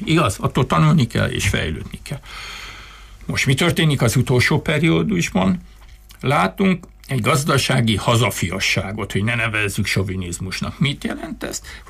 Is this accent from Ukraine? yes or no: no; Romania; Mert mi magyarként otthon magyarul beszéltünk, és mikor elkezdtük tanulni a román nyelvet, mely román tanártól tanultuk a helyes román irodalmi nyelvet.